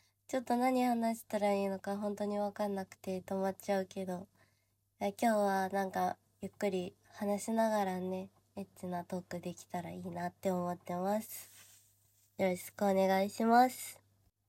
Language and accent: Japanese; Chiba, Japan; 出身は千葉です。で、年齢は20歳です。